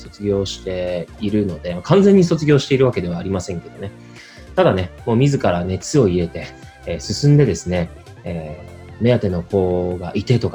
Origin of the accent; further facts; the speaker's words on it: Fukuoka, Japan; 僕の地元が福岡ですので、まあ、ここは、まあ、僕から言わせるとホームみたいなもんなんですけども